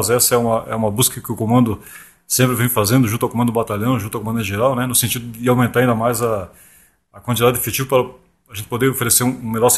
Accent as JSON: {"language": "Portuguese", "town": "São Valentim", "region": "Rio Grande do Sul", "country": "Brazil", "tie": "born or raised there", "moved": "as an adult", "lives_now": "Brusque, Brazil", "said": "Eu sou natural de São Valentim do Rio Grande do Sul e em 93 eu vim para Brusque trabalhar na Polícia Militar."}